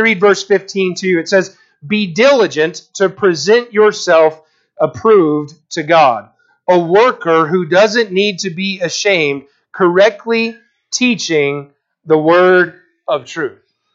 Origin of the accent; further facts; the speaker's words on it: Texas, United States; now in Montana, United States; When I was growing up in Texas, we had what was called the TOS test. Here in Montana, we have other tests.